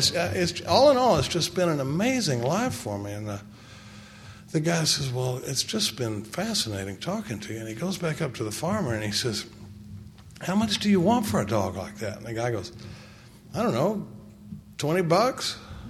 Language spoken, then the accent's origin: English; Dallas, Texas, United States; I grew up in Dallas, Texas. I was born in '56 towards the tail end of the baby boom